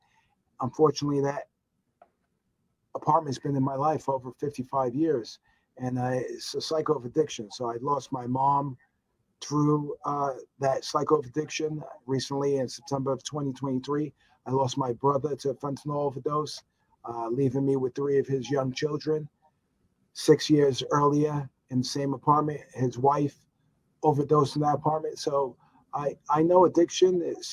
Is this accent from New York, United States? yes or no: yes; New York, United States; So I grew up in New York, Lower East Side of Manhattan. I grew up during the 1980s, the crack epidemic.